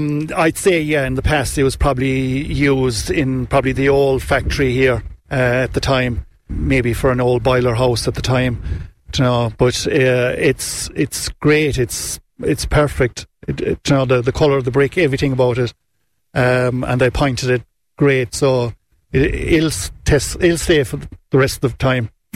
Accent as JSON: {"language": "English", "town": "Listowel", "region": "Munster", "country": "Ireland", "said": "I'm from Listowel."}